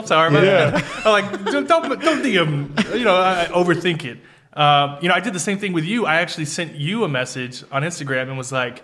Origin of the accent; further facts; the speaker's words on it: Pasadena, Texas, United States; Houston. I grew up in Houston, but Pasadena.